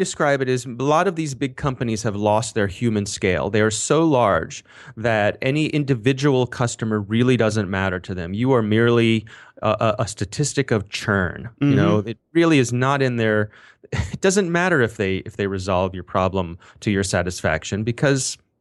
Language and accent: English; Ellicott City, Maryland, United States; I happen to live right near Ellicott City, Maryland. It is my hometown.